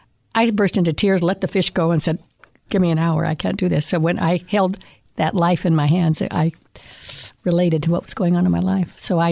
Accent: Reno, Nevada, United States; I grew up in Reno. We didn't have a fish store even.

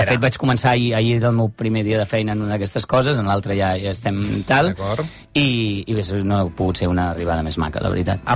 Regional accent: Catalonia, Spain; accent: Catalan; I vaig dir, home, diuen que tinc una mica d'accent català, però tampoc tant.

